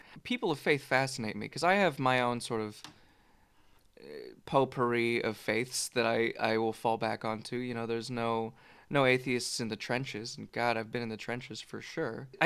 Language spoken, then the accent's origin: English; California, United States; I'm from California, which we're 40 episodes into this show, and I feel like I've brought it up every time, but we never shut up about ourselves, Californians.